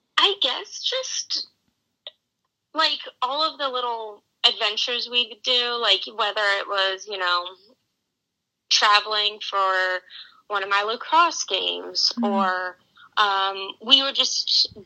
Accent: Virginia, United States; So I grew up in Northern Virginia, in a suburb. I have three siblings and then my parents.

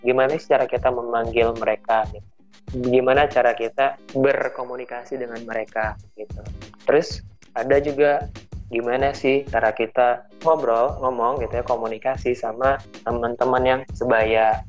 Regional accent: West Sumatra, Indonesia; ketika saya ada di kota saya sendiri gitu, di tempat kelahiran saya di Minangkabau, itu benar-benar kental banget gitu.

